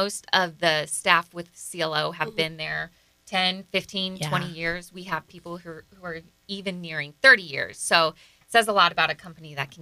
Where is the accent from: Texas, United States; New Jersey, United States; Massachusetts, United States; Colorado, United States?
Colorado, United States; Littleton; No, I'm actually from Littleton, Colorado, and then I went to Kansas State